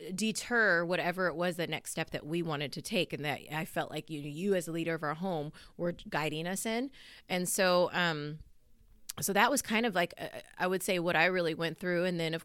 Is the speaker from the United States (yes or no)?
yes; Seattle, Washington, United States; I had, you know, been born and raised in Seattle. All my family, all my friends, everybody was there. And I had never moved.